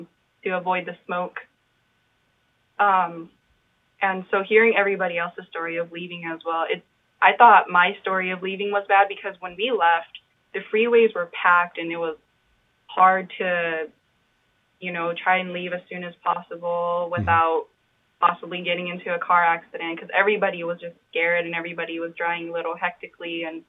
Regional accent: Alaska, United States; I'm actually not a long time resident here. I'm actually from Alaska. I've only been here for a couple of years, a handful of years.

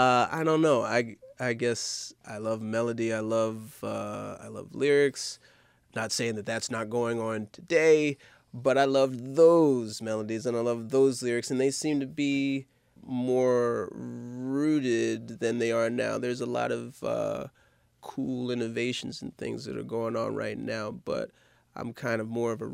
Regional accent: Baltimore, Maryland, United States; Well, I grew up in the Franklin Square neighborhood in West Baltimore.

